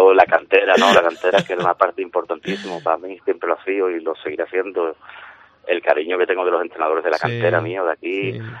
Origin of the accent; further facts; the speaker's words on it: San Fernando, Andalusia, Spain; Y sigo como aficionado más, como siempre, y defendiendo a mi tierra y a mi equipo, ¿no? Y llevando por bandera el azul y blanco de mi ciudad y allá por donde vaya, como llevo haciendo 46 años